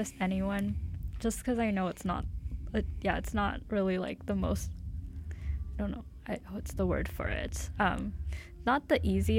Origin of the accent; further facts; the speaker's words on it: Canada; because I am Chinese Canadian